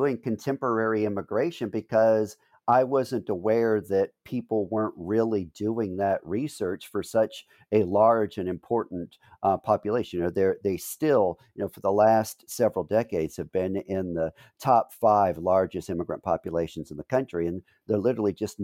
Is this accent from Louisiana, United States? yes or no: yes; New Orleans, Louisiana, United States; I was born and raised in New Orleans. There were no Indonesian restaurants.